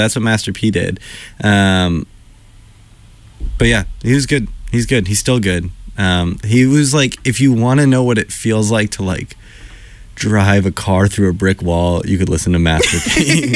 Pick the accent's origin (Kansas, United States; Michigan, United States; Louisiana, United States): Louisiana, United States; New Orleans; but two, I'm from New Orleans.